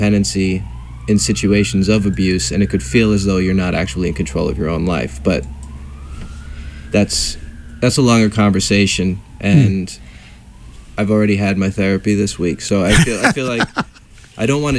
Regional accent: Connecticut, United States; I'm from Connecticut, and we just met through friends of friends.

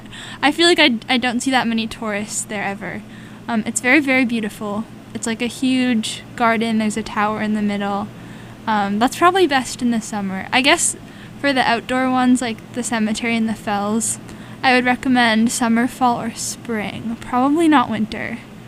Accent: Cambridge, Massachusetts, United States; since I grew up in Cambridge

